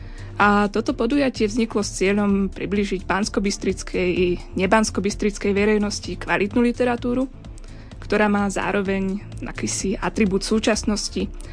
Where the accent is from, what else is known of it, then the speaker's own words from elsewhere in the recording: Žilina, Žilina Region, Slovakia; Ja pochádzam teda zo Žiliny